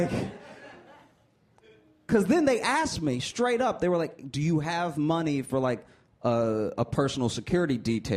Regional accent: Louisiana, United States; And I don't like guns because I grew up in Louisiana. And when I was in the sixth grade, they wanted to teach us about the history of combat.

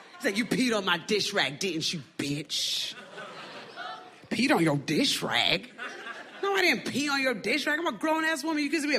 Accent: New Jersey, United States; I grew up in New Jersey. I used to love roller skating.

